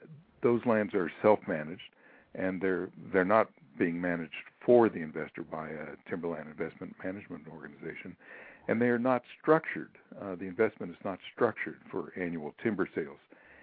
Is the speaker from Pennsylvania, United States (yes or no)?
yes; Pittsburgh, Pennsylvania, United States; born there; Well, I was born in Pittsburgh many years ago.